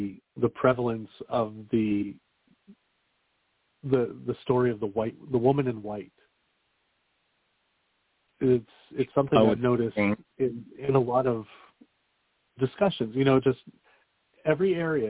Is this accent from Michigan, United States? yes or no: no; Pennsylvania, United States; it really floors me how similar it is to where I grew up in Pennsylvania.